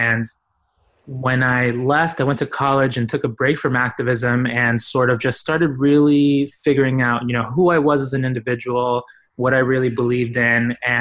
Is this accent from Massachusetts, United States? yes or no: yes; Boston, Massachusetts, United States; I grew up in Boston, and Boston has this very sort of very active field of different forms of organizing.